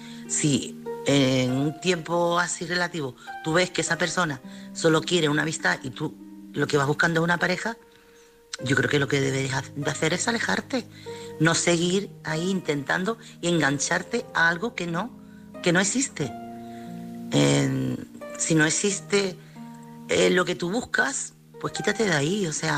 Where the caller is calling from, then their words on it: Chiclana, Andalusia, Spain; corresponsal de Chiclana.